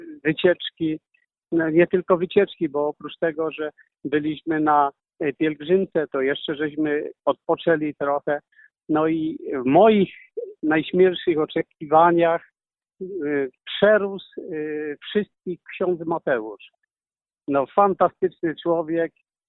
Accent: Kraków, Lesser Poland, Poland; pochodzę z Krakowa.

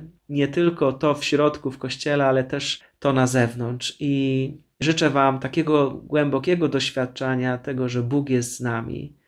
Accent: Wieruszów, Łódź Voivodeship, Poland; Później byłem w Krotoszynie, pochodzę z Wieruszowa

